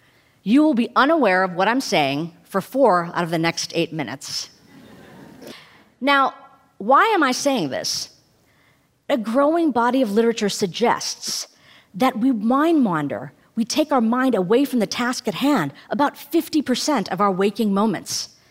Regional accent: India; I'm an Indian woman.

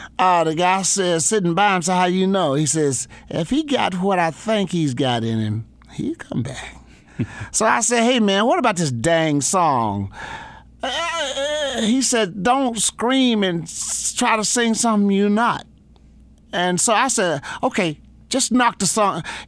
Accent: Michigan, United States; also born or lived in Texas; because that's why I don't have a southern draw to my accent, because I was raised in Michigan. So I went to Texas.

